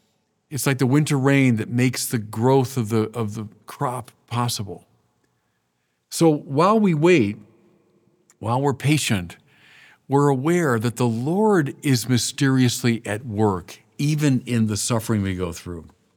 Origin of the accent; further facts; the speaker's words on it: Midwest, United States; You know, look, I'm from the Midwest. I'm used to snow.